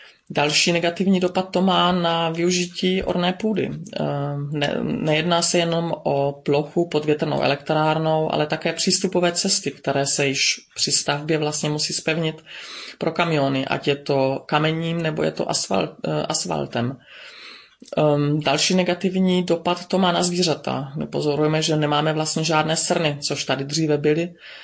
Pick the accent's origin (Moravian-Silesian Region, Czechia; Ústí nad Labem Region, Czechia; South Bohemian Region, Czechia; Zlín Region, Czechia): Zlín Region, Czechia; Bystřice pod Hostýnem; now in Dittelsheim-Heßloch, Germany; a pocházím z Bystřice pod Hostýnem. Aktuálně bydlím v Německu v obci Dittelsheim Hesloch.